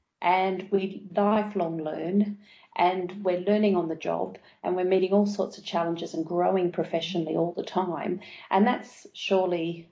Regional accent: Australia; moved away; because when I came over from Australia, you know, Australia kind of had a different attitude, or where I was in Australia had a different attitude towards social work

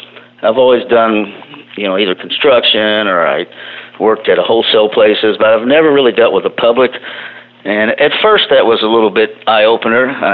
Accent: Houston, Texas, United States; Born and raised in Houston, Texas. Went to school in Spring Branch School District. I've lived here my whole life

